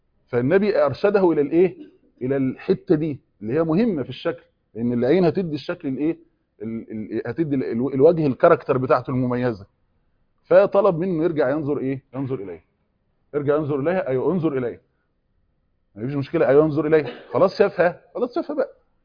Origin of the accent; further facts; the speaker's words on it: Egypt; كواحد مصري